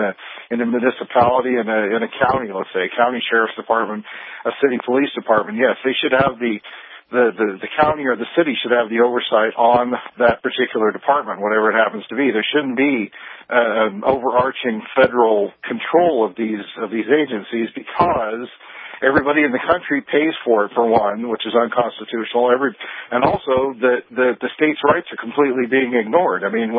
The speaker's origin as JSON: {"language": "English", "region": "California", "country": "United States", "lives_now": "Wyoming, United States", "said": "But I'm from California. I'm living in Wyoming now."}